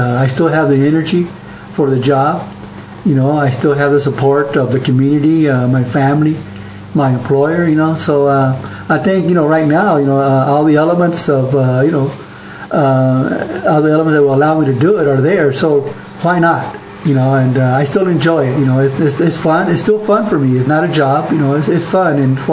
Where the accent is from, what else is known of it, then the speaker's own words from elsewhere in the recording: California, United States; born and raised in California. You know, You know, my parents immigrated in 1946. From Mexico, and you know, we grew up in Kern County. I grew up in Kern County